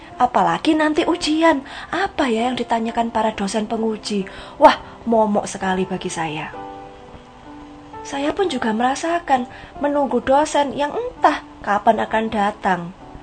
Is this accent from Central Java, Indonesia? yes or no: no; Malang, East Java, Indonesia; now in Surabaya, Indonesia; saya juga bekerja, merantau dari Malang pergi ke Surabaya.